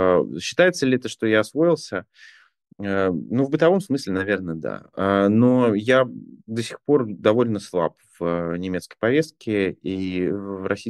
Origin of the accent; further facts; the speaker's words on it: Kazakhstan; now in Germany; Я просто из Казахстана в том числе еще, поэтому да.